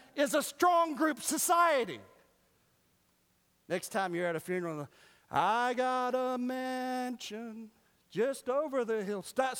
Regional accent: United States; I love being an American. I love the freedom we have.

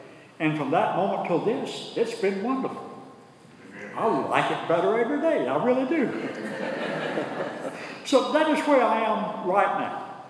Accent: Sumter, South Carolina, United States; Lyman's father. … Lyman's mother. We're from Sumter, South Carolina.

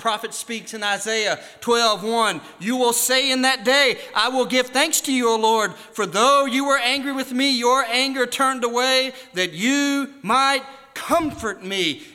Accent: United States; So as an American, I really love verses 3 and 4

